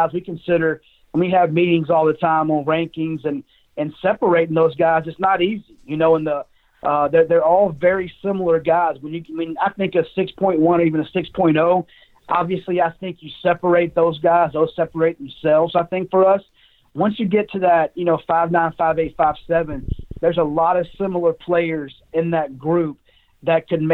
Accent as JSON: {"language": "English", "region": "Georgia", "country": "United States", "said": "So I get to cover, you know, obviously my home state, Georgia"}